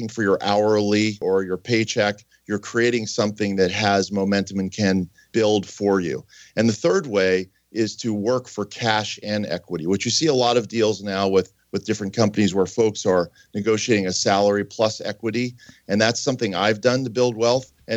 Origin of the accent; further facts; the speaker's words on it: Pittsburgh, Pennsylvania, United States; I grew up in Pittsburgh.